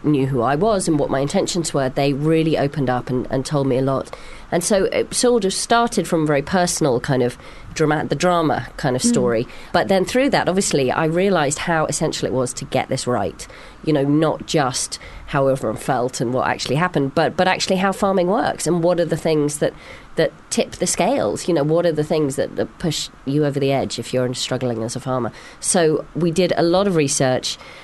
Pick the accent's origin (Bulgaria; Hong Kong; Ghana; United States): Hong Kong; I grew up in a city. I grew up in Hong Kong